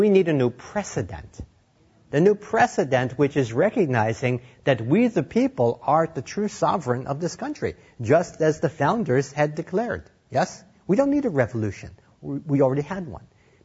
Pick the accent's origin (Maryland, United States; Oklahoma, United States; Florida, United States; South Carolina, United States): Oklahoma, United States; I believe it or not, I grew up in a Methodist family in Oklahoma.